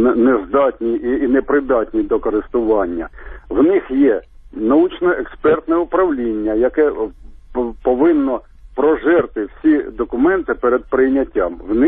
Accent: Kharkiv, Kharkiv Oblast, Ukraine; я з Харкова.

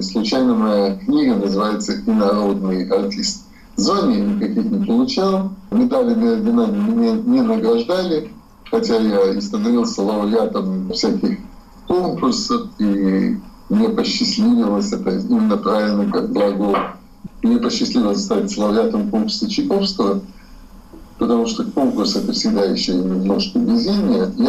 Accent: Latvia; Я же был из Латвии. Я к чему? Я к тому, что Латвия, которая фактически есть страна моего рождения, есть моя родная территория.

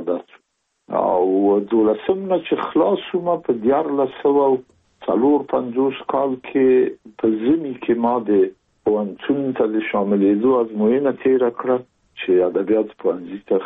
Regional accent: Kabul, Afghanistan; زه زېږېدلی په کابل کې یم د کابل په چارګي کې ګزرګاه پله ته ورڅېرمه او کلی د شکلا خان کلا هلته زه زېږېدلی یم

